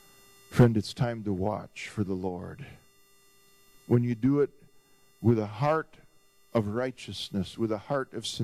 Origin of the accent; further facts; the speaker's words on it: United States; I mean, I'm an American man.